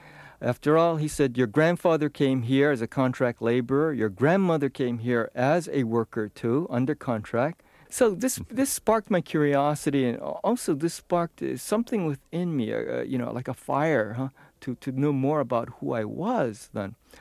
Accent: Hawaii, United States; I would explain to them that I'm not a foreign student. I'm from Hawaii. And they would say, well, isn't Hawaii a foreign country? And I would have to say, hey, no, you know, we're actually part of the United States.

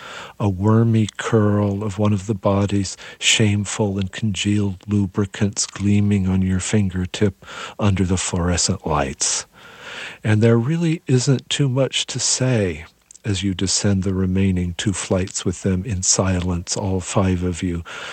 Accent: San Francisco, California, United States; Well, yes and no, because growing up in San Francisco, I grew up around, I was in high school when the Beat Generation was in North Beach.

